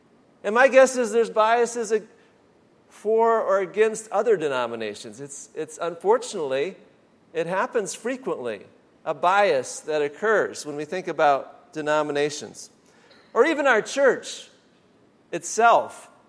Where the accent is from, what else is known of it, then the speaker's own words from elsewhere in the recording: Michigan, United States; considerable bias for Ohio State and against my home state of Michigan.